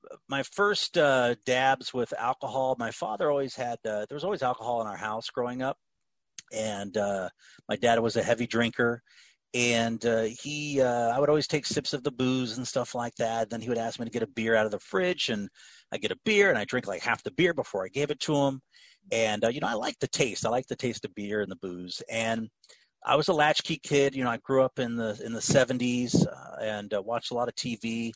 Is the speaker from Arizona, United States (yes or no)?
no; Los Angeles, California, United States; I grew up in, I was born on the West Side. I'm a local Angeleno. My father was actually born in Los Angeles.